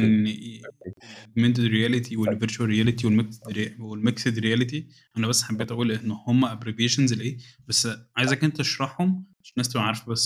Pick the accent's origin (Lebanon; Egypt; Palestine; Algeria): Egypt; معلش بقى يعني النت ما بيهنجش عندنا في مصر